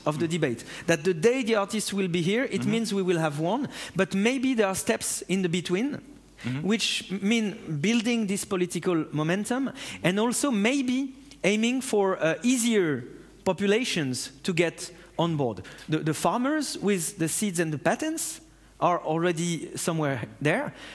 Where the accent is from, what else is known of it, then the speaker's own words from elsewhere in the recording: France; English is a second language; I come from France.